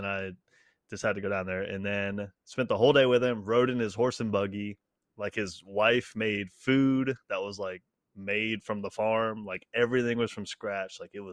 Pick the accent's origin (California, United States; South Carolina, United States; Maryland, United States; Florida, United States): South Carolina, United States; And I'm born and raised in South Carolina.